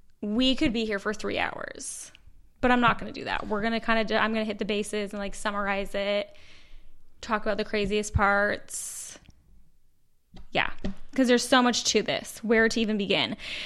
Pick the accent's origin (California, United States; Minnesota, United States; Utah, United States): Utah, United States; I think maybe it's just on my side of TikTok because we're from Utah, and so is this girl